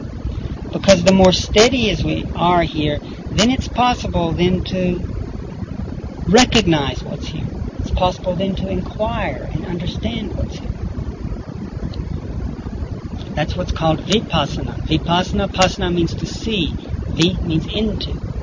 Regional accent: Tennessee, United States; It's like I grew up in Tennessee on a lake water, body of water.

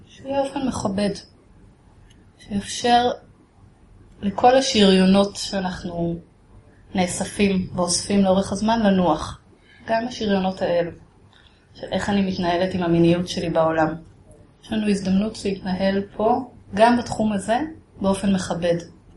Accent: Tel Aviv, Tel Aviv District, Israel; ככה גדלתי בתל אביב, והגעתי לריטריט

